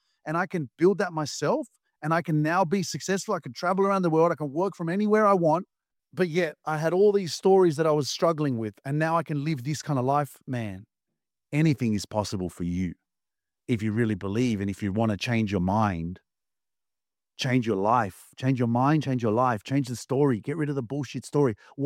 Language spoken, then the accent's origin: English; Sydney, New South Wales, Australia; I grew up in Sydney, because I'm young